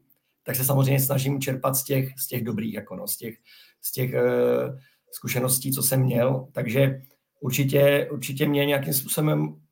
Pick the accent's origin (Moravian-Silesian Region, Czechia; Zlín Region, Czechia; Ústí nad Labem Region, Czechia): Zlín Region, Czechia; Zlín; protože pocházím z Moravy, ze Zlína